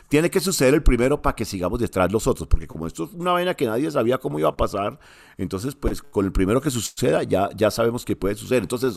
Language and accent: Spanish; Colombia; pero como somos los colombianos, diga yo